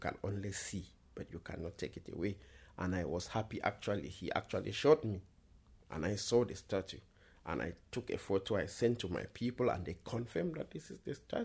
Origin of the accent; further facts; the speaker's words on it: Northwest Region, Cameroon; now in Berlin, Germany; I live here in Berlin, and I come from Cameroon, from a native from the a native of Nso. Nso is a clan in Cameroon situated at the northwest of Cameroon and has a population of close to 1 million inhabitants.